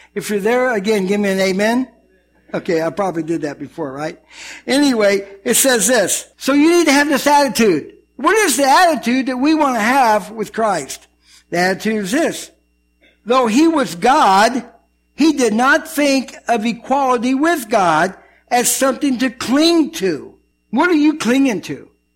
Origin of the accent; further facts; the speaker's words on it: Kenosha, Wisconsin, United States; born there; I was born in Kenosha, Wisconsin, so it's easy to remember that.